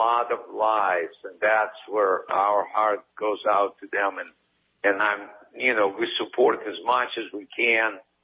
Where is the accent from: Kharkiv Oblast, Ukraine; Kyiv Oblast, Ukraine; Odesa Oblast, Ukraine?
Odesa Oblast, Ukraine; Odesa; My family, I still have a lot of family there. And my wife is from Kiev. I'm from Odessa.